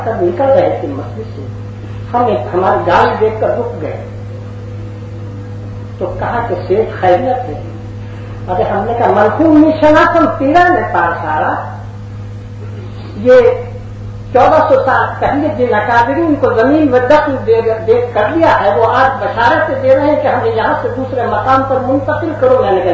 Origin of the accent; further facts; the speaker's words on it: Lucknow, Uttar Pradesh, India; born there; حضرات میری پیدائش لکھنؤ کی ہے